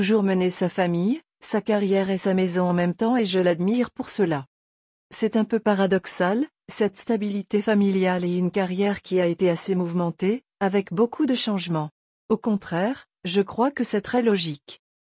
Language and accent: French; Bern, Switzerland; J'ai grandi dans le Jura bernois.